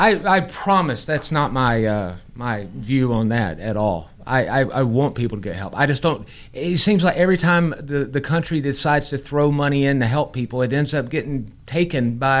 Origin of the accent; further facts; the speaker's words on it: Texas, United States; I'm from Texas.